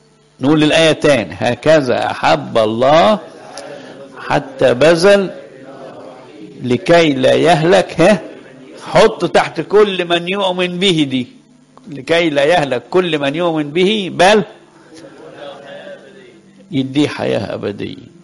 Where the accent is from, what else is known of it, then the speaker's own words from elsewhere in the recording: Egypt; ما هو اسمه سلوى بس ليه اسم تاني عندنا في مصر